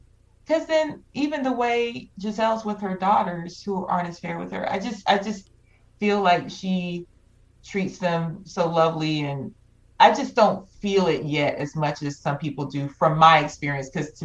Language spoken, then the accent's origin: English; the South, United States; growing up in the South, you know, you'll be surprised at things you hear